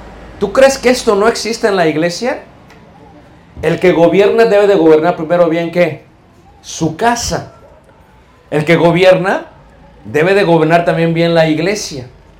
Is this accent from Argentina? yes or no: no; Mexico City, Mexico; Yo cuando era pequeño en Ciudad de México